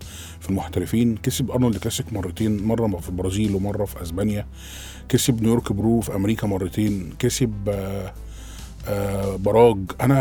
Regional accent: Egypt; والله احنا عندنا في مصر خامات كتير قويه ما شاء الله.

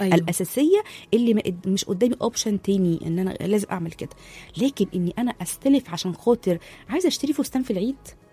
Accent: Egypt; احنا كمصريين دول اكتر. اشهر ثلاث حاجات بنعملهم في حياتنا

